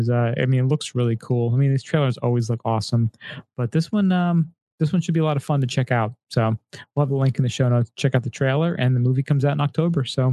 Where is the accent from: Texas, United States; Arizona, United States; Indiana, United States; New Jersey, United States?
New Jersey, United States; We're from Jersey.